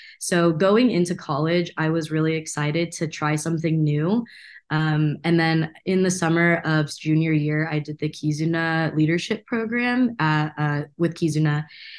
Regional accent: Pasadena, California, United States; So I grew up in Pasadena, but I wasn't involved in the Pasadena Japanese American community at all because I didn't do that.

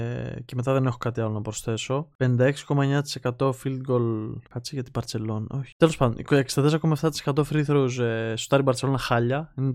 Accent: Irakleia, Greece; Ποιο χωριό, Ηράκλεια, σε ρωτώ.

